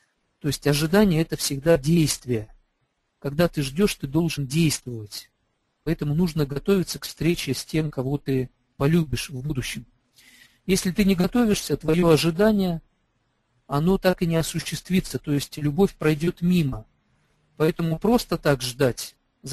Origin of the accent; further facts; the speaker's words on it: Chita, Zabaykalsky Krai, Russia; Жена моя из Питера, а я из Читы. Читай, это место, куда ссылали декабристов. В общем, это самое как бы наипоганейшее место в России. Вот там я родился, представляете, в трущобах российских.